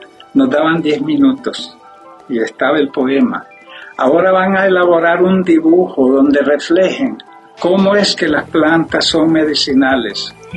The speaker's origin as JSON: {"language": "Spanish", "country": "Nicaragua", "said": "Quiero decir que somos originarios de Nicaragua."}